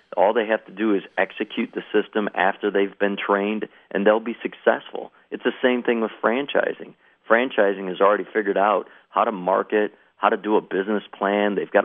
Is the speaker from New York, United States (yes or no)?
no; Michigan, United States; I was born and raised in Michigan, and I came back to Michigan, was looking for opportunities.